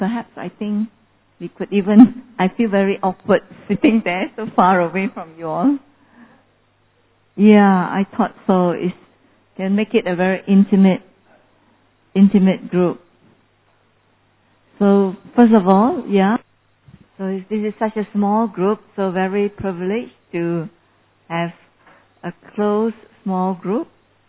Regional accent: Malaysia; from Malaysia.

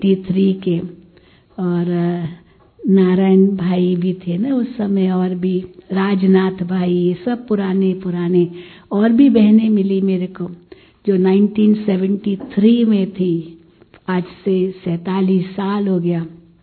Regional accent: Mumbai, Maharashtra, India; क्योंकि बॉम्बे की हूँ तो बॉम्बे जाकर पासपोर्ट बनवाओ

